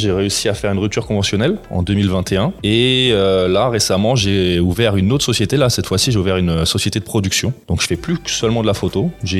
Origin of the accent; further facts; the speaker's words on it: St. Barthélemy; Saint-Barth, moi j'ai grandi à Saint-Barth